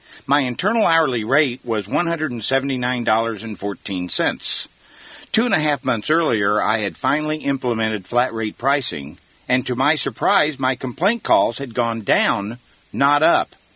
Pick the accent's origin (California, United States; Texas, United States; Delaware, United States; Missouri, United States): Missouri, United States; Kansas City; After all, I am from Kansas City, the home of Hallmark cards